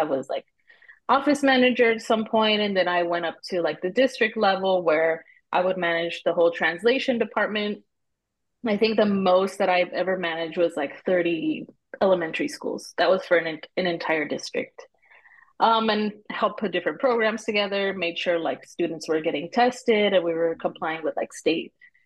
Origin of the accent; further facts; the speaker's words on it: Los Angeles, California, United States; now in Maryland, United States; I'm originally from LA, from the Valley. So 818, if anybody's listening in. And then I moved out to Maryland 2 years ago.